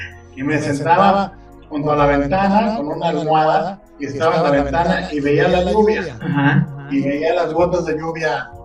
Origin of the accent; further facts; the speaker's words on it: Mexico; porque es lo más raro para mí como mexicano, la nieve.